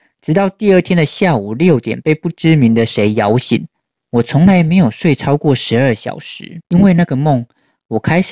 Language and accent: Chinese; Taiwan; 房门把手上挂着一张我从台湾带来的佛像